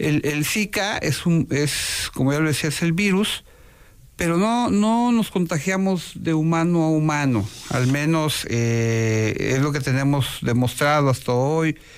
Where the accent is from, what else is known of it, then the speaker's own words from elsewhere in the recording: Comitán, Chiapas, Mexico; born there; nací en Comitán, Chiapas.